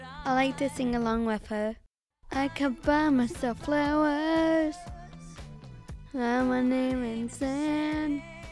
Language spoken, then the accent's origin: English; Tucson, Arizona, United States; I grew up here in Tucson. I am 10 years old and I go to the ASCV.